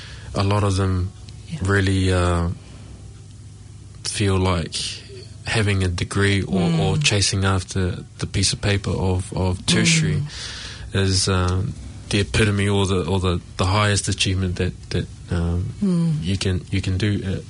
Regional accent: Onehunga, Auckland, New Zealand; I grew up in Onehunga, but went to Mount Albert Grammar.

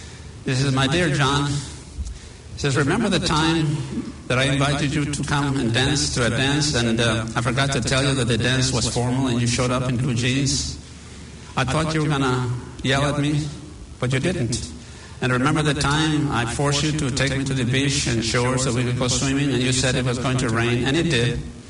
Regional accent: Texas, United States; born there; I was born in South Texas of Mexican parents. Both my father and mother were from Mexico.

